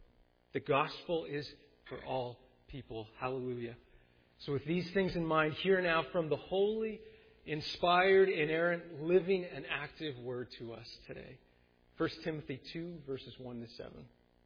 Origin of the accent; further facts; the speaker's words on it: Mississauga, Ontario, Canada; I grew up in Mississauga